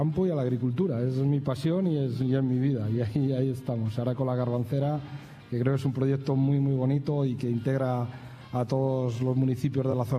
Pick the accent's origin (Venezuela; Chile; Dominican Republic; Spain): Spain; Quijorna, Community of Madrid; Sí, yo soy agricultor de Quijorna, pero cultivo tierras aquí en Valdemorillo